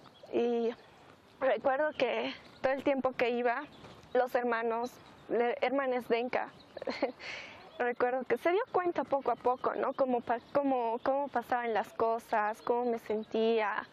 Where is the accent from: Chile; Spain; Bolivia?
Bolivia; La Paz; Hemos tomado el camino del Islam, gracias a Dios. Yo soy boliviana, soy paceña, amo mi ciudad.